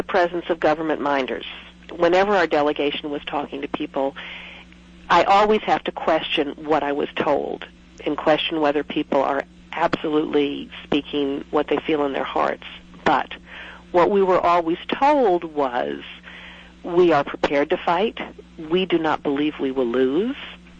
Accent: United States; I feel a great frustration as an American

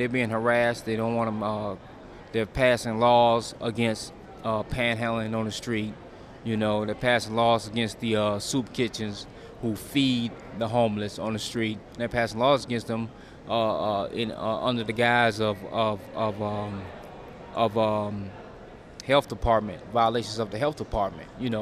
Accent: Mobile, Alabama, United States; I came up here from Mobile, Alabama, in an isolated community where we are actually behind times in the sense of education, human rights, economics

